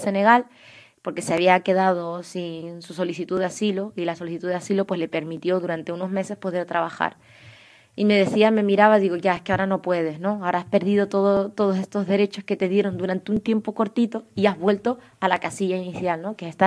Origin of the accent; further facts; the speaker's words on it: Tindouf Province, Algeria; Yo soy saharaui, vine de los campamentos de refugiados de Tinduf, vine en avión